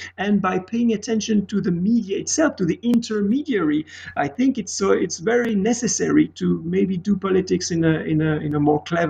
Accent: Geneva, Switzerland; English is a second language; moved away as an adult; now in United States; I am from Swiss origin in Geneva. I spent about 30 years in Geneva studying mostly literature. Then I moved to the United States of America, the beautiful city of Pittsburgh, PA

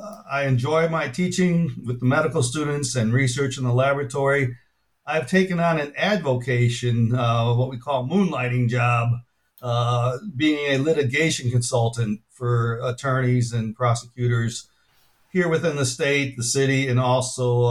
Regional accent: Chicago, Illinois, United States; I grew up in Chicago, did traditional undergraduate

